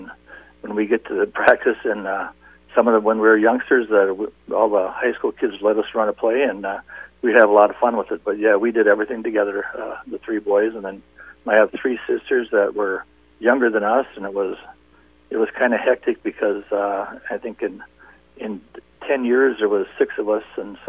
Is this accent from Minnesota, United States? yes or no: yes; Minnesota, United States; also born or lived in Red Lake Falls / Moorhead / Parker's Prairie; I was born in Red Lake Falls, Minnesota. My dad was a coach there, football and basketball coach and baseball, and then moved to Moorhead, where he went to finish his master's degree, and then moved to Parker's Prairie.